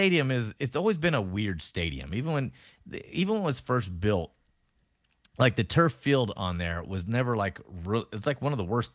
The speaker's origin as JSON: {"language": "English", "region": "Tennessee", "country": "United States", "tie": "born or raised there", "said": "I used to hunt. I was a kid growing up in Tennessee."}